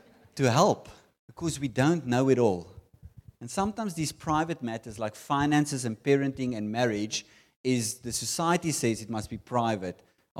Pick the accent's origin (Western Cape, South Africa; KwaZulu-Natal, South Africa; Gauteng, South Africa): Western Cape, South Africa; Stellenbosch; We come from Stellenbosch. We don't know anyone here